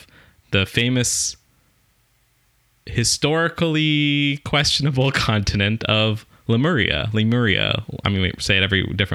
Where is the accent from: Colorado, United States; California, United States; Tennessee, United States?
California, United States; born there; I'm from California is a strong way to put that.